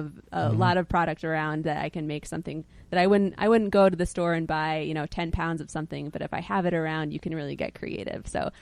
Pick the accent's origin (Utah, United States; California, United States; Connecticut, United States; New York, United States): Connecticut, United States; I'm from Litchfield County, Connecticut, mm-hmm. from a farm town there. I didn't grow up with a farming background, but my parents were back to the lander